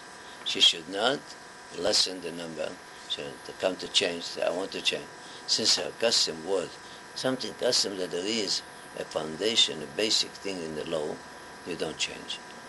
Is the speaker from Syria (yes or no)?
yes; Aleppo, Aleppo Governorate, Syria; I said, no, Rabbi. I come from Halab and I know. My mother did not light candles.